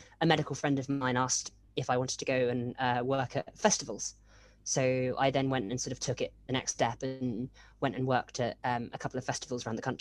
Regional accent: Winchester, South East England, United Kingdom; It is a matter of fact. It is what it is. The population is the population. And it just, so Winchester and sort of, I'd definitely say Hampshire as a whole is quite, has a very similar population diversity.

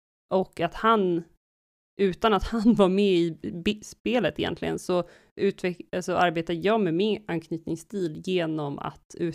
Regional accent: Sweden; jag är uppväxt i Sverige och svenska värderingar, individualitet och man ska kunna stå själv

